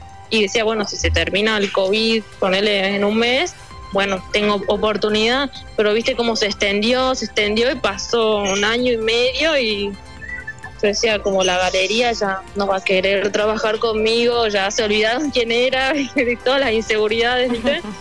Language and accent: Spanish; Jujuy, Argentina; yo soy de Jujuy, ¿quién le va a gustar lo que yo hago? ¿Entendés? Como... nunca te imaginas así como una jujeña en Dubái